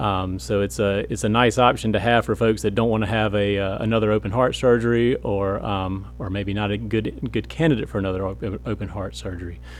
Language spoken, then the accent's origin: English; Greenwood, Mississippi, United States; Yeah, so I'm originally from Greenwood, Mississippi, so down in the Delta, not too far from here, about 2 hours.